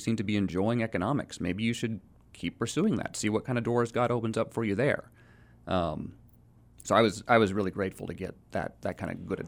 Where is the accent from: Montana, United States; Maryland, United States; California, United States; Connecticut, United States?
California, United States; Cupertino; I grew up in Cupertino, California, and it's a pretty small town, but a lot of people will recognize the name.